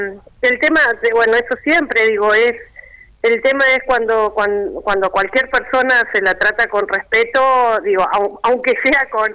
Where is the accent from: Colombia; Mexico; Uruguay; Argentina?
Argentina; Mendoza; Yo soy mendocina, así que somos cuyanas.